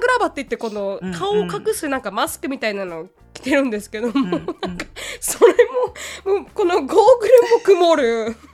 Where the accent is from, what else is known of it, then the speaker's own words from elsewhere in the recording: Okinawa, Japan; 多分私が沖縄人だから、